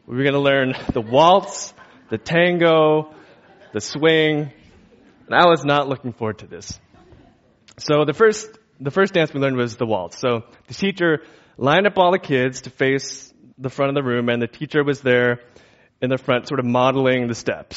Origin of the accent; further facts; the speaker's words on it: Chicago, Illinois, United States; I was born and raised in Chicago, just outside Chicago, and I was pretty active as a kid.